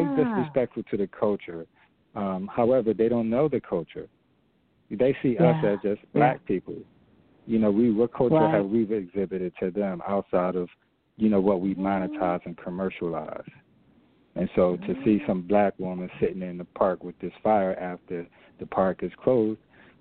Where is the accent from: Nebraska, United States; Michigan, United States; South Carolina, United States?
South Carolina, United States; Allendale; Here in the United States, I'm from Allendale. My family is from Allendale, South Carolina, on both sides. We're both from South Carolina.